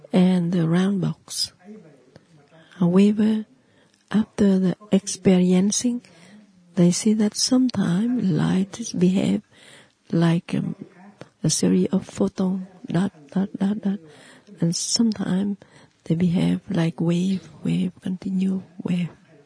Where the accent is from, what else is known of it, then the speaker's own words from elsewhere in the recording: Central Vietnam, Vietnam; English is a second language; and I said that I am from Central Vietnam.